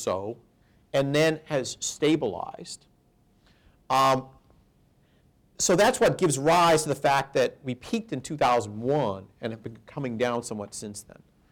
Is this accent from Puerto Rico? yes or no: no; Winnipeg, Manitoba, Canada; So I grew up in Winnipeg